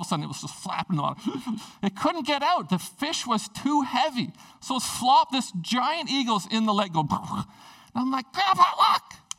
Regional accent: Prince Rupert, British Columbia, Canada; So when I grew up in Prince Rupert

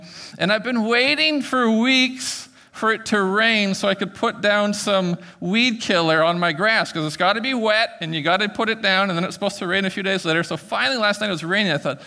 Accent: Prince Rupert, British Columbia, Canada; When I grew up in Prince Rupert, my parents worked hard. My dad worked at BC Packers Fish Plant.

